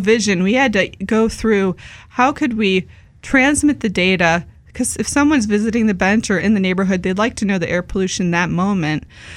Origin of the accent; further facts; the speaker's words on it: Amherst, New Hampshire, United States; And the name Village Green came out of my hometown. I'm from a very small town in New Hampshire.